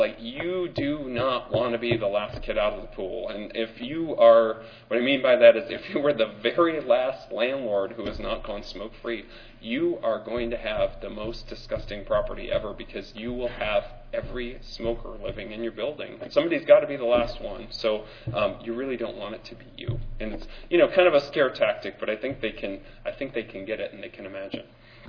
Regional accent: Michigan, United States; I don't know that Lois meant Michigan, which is my home state

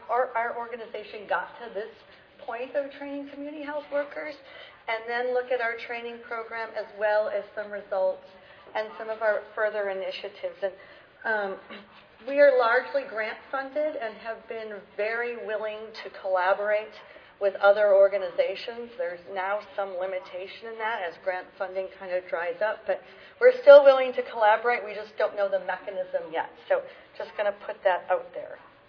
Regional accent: New Mexico, United States; And I'm from New Mexico

